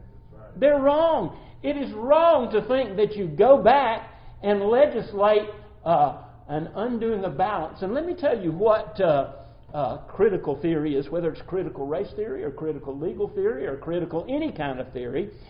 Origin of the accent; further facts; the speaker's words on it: Atlanta, Georgia, United States; born there; I was born in Atlanta, Georgia, in the midst of the Jim Crow years.